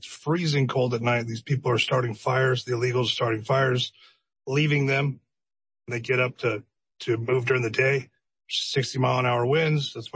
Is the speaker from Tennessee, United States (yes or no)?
no; San Diego, California, United States; So I'm from San Diego. I grew up here. The only time I left was for college and when I was in the army, and then I came right back This is my home. East County, East San Diego is my home.